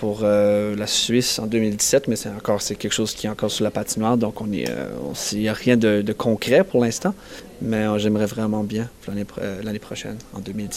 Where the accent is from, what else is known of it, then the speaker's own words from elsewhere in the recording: Nigadoo, New Brunswick, Canada; je viens de Nigadou. Donc c'est un petit village sur la région côtière du Nouveau-Brunswick, dans le nord.